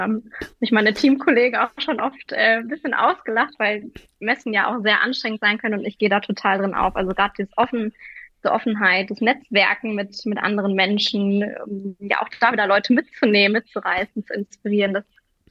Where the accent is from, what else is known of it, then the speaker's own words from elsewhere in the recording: Winterberg, North Rhine-Westphalia, Germany; War da ja wieder in meiner Heimat Winterberg, wusste aber eigentlich, muss ich nochmal was anderes sehen.